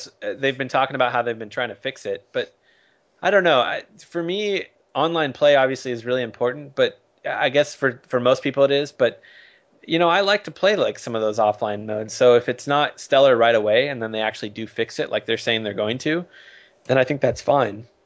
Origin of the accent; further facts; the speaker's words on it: United States; It's the kind of the thing with being an American soccer fan, where it's like, I like certain teams